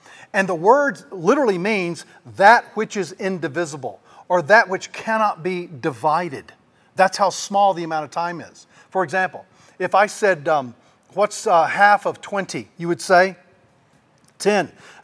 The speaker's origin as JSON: {"language": "English", "region": "South Carolina", "country": "United States", "tie": "born or raised there", "lives_now": "Arkansas, United States", "said": "And so recently I was in South Carolina, which is my hometown. I live in Arkansas, but I'm from South Carolina."}